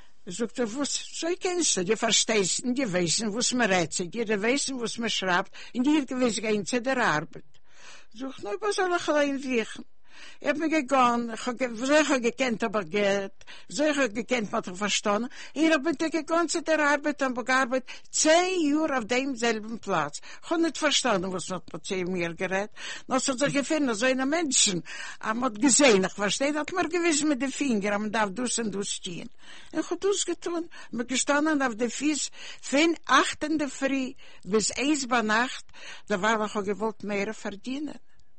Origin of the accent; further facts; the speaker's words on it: Russia; born there; German is a second language; Ich bin geboren in Russland. Ich kann reden Jiddisch oder ich kann nicht lehnen Jiddisch.